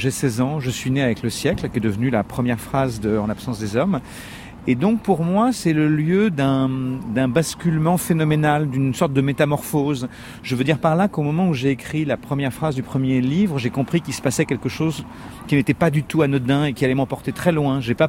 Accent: France; Mais comme nous sommes français, nous disons dîner.

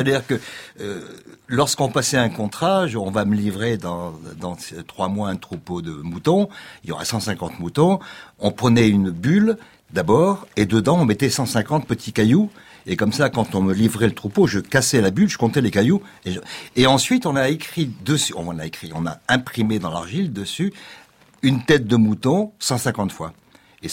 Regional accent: Bizerte, Tunisia; Ma ville natale, Bizerte

